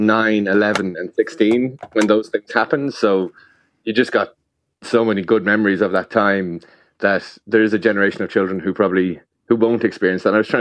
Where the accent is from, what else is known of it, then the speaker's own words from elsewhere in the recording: Ireland; I'm an Irish rugby fan, and every quarter final that we think we're going to get through